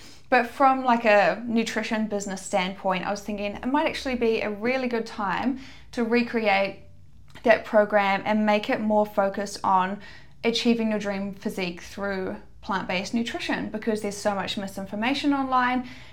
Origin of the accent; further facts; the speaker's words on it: New Zealand; also born or lived in Auckland; now in Australia; And I'm from New Zealand. I lived in Auckland for, I think, 3 years before I came to Australia.